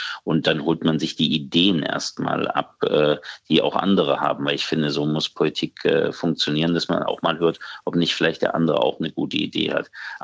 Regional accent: Thuringia, Germany; wir haben als Thüringer sogar eine spezielle Perspektive in diese Diskussion mit einzubringen

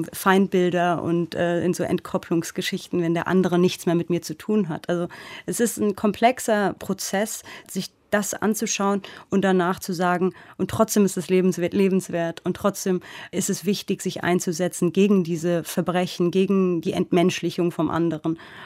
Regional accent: Germany; Ich bin ja eben auch Kind von einem jüdischen Stiefvater, der Kind von Shoah-Überlebenden ist. Ich bin Deutsche, die hier groß geworden ist.

